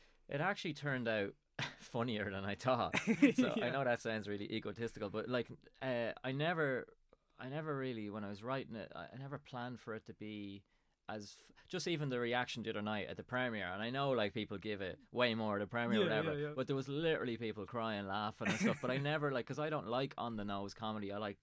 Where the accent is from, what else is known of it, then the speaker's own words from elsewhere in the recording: Drogheda, Leinster, Ireland; now in Dundalk, Ireland; I live in Dundalk and I'm originally from Drogheda.